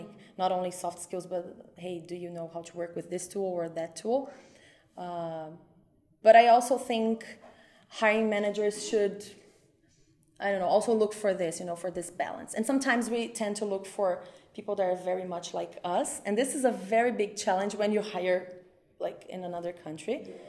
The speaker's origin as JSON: {"language": "English", "country": "Brazil", "second_language": "English", "said": "Like I'm from Brazil, so I'm finding a lot of similarities"}